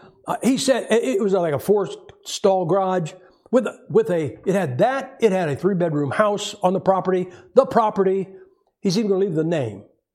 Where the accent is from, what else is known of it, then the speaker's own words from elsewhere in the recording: Ohio, United States; See, I'm from Ohio. We had basements, which means we could have one-third more stuff than you guys.